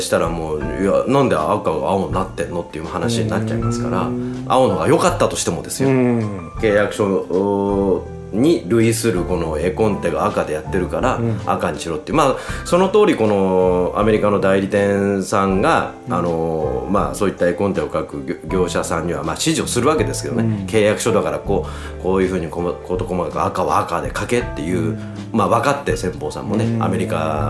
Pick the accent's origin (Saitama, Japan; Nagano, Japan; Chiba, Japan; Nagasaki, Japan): Saitama, Japan; はい、私も埼玉出身でして今日楽しみに